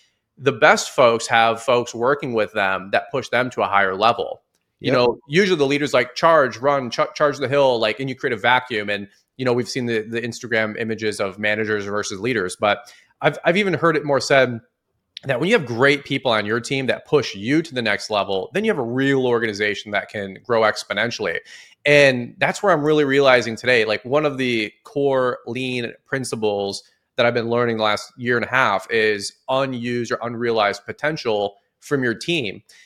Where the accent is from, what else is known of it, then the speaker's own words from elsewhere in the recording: Detroit, Michigan, United States; I'm from Detroit, brother. Ask me how I know.